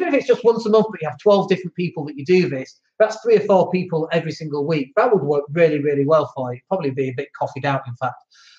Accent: England, United Kingdom; We're English. We go, yep, that's how we celebrate stuff.

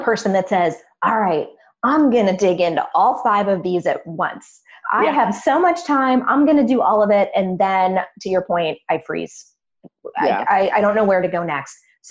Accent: Cleveland, Ohio, United States; the local business journal for Cleveland, which is my hometown.

